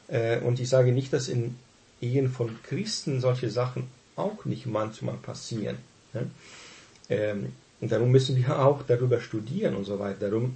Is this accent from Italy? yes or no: no; Southern Brazil, Brazil; Wir sind aufgewachsen in Südbrasilien, auf dem Land und in Kleinstädten und in einer Umgebung, wo viele Deutschstämmige lebten. Wir selber sind deutschstämmig